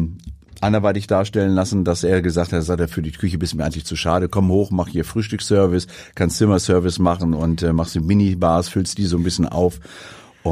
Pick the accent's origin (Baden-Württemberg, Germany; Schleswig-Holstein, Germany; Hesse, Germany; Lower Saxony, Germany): Lower Saxony, Germany; Hanover; Ich komme ja aus Hannover, also beziehungsweise meine Jugend habe ich in Hannover verbracht, habe meine Schulausbildung dort gemacht